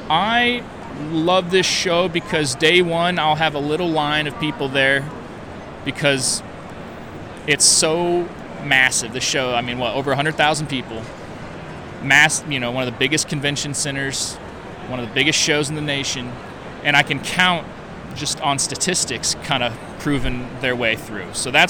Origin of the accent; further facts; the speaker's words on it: Peoria, Illinois, United States; I'm from Peoria myself.